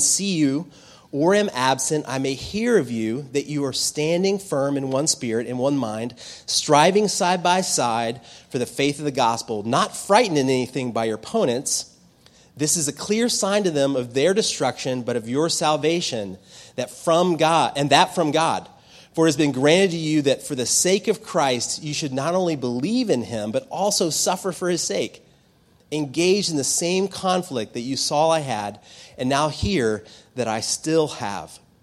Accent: United States; as growing up in the United States, I don't know how good I have it, really.

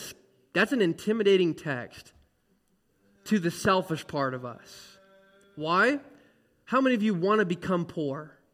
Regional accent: Fresno, California, United States; in the city I grew up in Fresno

